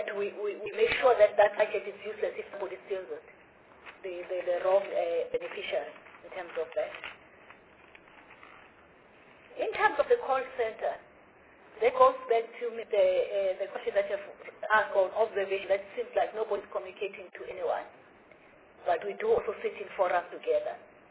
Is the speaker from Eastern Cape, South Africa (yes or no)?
yes; Eastern Cape, South Africa; born there; To say where I'm coming from, or where I was born in Eastern Cape